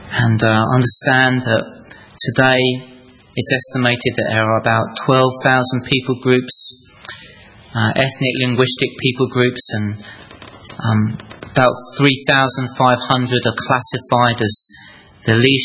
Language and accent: English; Chesham, South East England, United Kingdom; in my hometown of Chesham, we are surrounded by Muslims from Pakistan